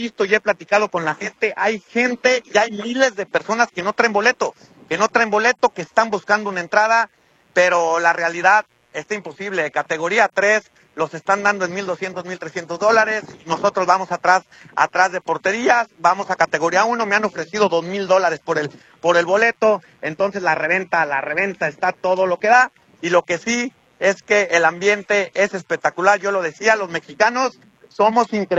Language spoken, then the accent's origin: Spanish; Argentina; now in Dallas, United States; siendo argentino de los boletos más caros, siendo argentina, y a mí lo máximo que me han ofrecido ya estando aquí en Dallas